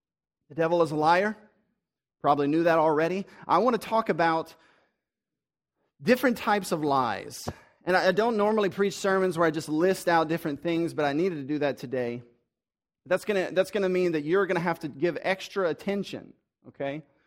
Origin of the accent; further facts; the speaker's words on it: Breaux Bridge, Louisiana, United States; Now, I grew up in Bro Bridge, so I know a lot about snakes. I grew up on the Bayou Teche.